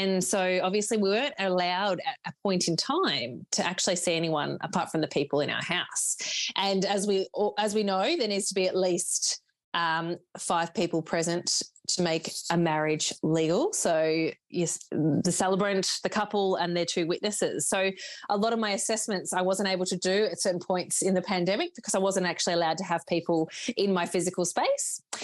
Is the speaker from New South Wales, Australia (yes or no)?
no; Melbourne, Victoria, Australia; I am from Melbourne, Victoria, and I first became a celebrant.